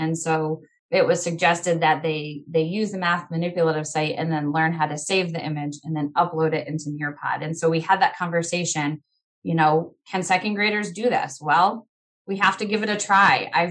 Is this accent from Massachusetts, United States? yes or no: yes; Massachusetts, United States; also born or lived in Colorado; Colorado where I taught fifth grade and back to Massachusetts. So I've made my rounds, but back in my home state, I'm excited to be teaching